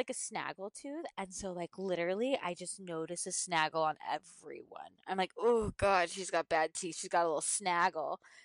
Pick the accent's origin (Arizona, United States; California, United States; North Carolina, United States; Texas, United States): California, United States; Irvine; I grew up in Irvine, which is like